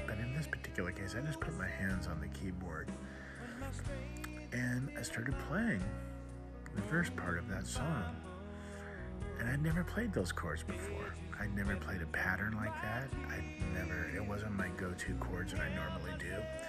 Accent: San Diego, California, United States; back then as a kid growing up in Point Loma down in San Diego, all of our friends' parents were like our moms.

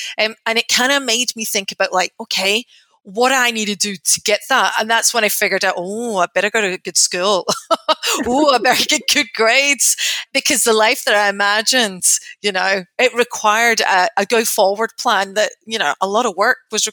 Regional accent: Glasgow, Scotland, United Kingdom; that did not happen in the streets of where I grew up in Glasgow.

